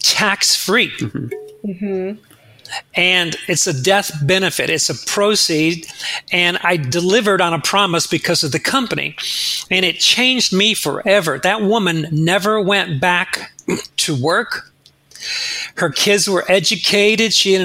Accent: Ohio, United States; I grew up in Northwest Ohio. My father was a small country doctor, and all my uncles and family were farmers.

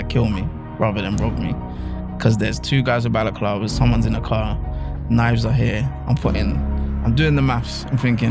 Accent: London, United Kingdom; So I was born in North London, grew up in North London all my life. Mm-hmm. Highgate, Muswell Hill, anyone that knows North London will know.

